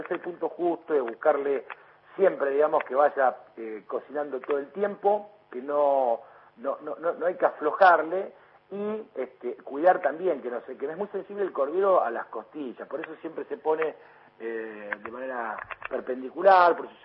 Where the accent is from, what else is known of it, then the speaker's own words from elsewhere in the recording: Argentina; con nosotros mismos como, como argentinos